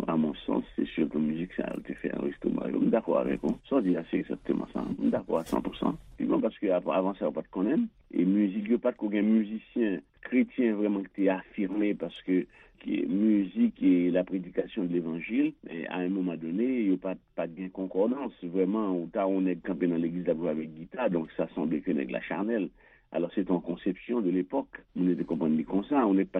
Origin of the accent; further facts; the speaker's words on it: Haiti; C'est pas que c'est tant moi-même personnellement en tant qu'haïtien.